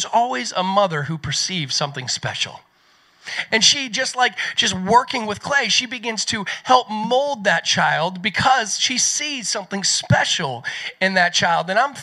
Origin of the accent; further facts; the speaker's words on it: the South, United States; But I'll tell you, I grew up in the South